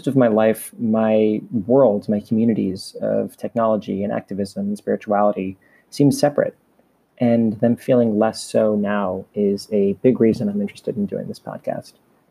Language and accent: English; San Francisco, California, United States; also born or lived in India; I'm Indian American. I was born in India and grew up in occupied Ohlone territory, also known as the San Francisco Bay Area. I was raised culturally Hindu and have been practicing in the Zen Buddhist tradition since 2008.